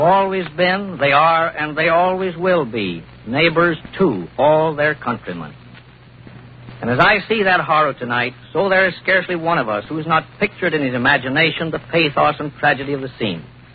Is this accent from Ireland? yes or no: no; Sullivan, Indiana, United States; My hometown of Sullivan, Indiana, is one of the outposts of the flood.